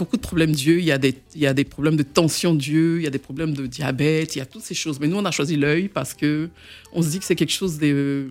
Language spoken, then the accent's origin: French; Côte d’Ivoire; moved away as an adult; now in France; Je suis née en Côte d'Ivoire. J'ai grandi en Côte d'Ivoire. Je suis venue à l'âge de 18 ans en France.